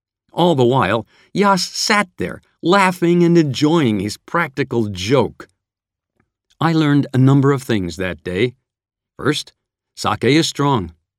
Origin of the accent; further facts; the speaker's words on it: Vancouver, British Columbia, Canada; As a boy growing up in Vancouver, I'd often visited Chinatown with my family.